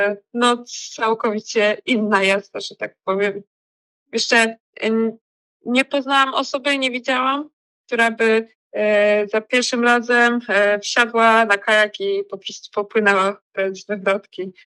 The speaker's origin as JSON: {"language": "Polish", "town": "Czechowice-Dziedzice", "region": "Silesian Voivodeship", "country": "Poland", "said": "Ja pochodzę z Czechowic-Dziedzic. No i to jest miasto właśnie z tradycjami kajakowymi."}